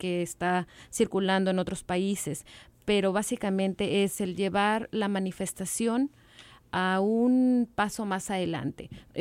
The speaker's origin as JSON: {"language": "Spanish", "country": "Mexico", "said": "queremos estar, como ciudadanos mexicanos, queremos estar a la altura"}